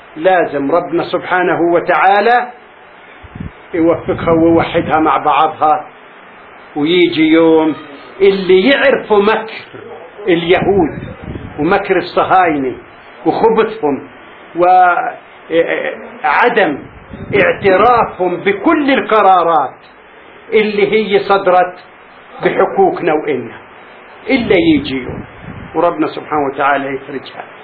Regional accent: Palestine; moved away; هذا البرنامج هو كان أمنيتي من تاريخ ما طلعت من فلسطين

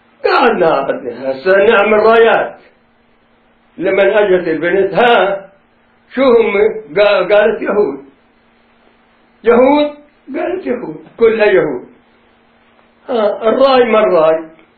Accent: Jaffa, Palestine; moved away; احنا طلعنا من يافا فتنا على الناصرة

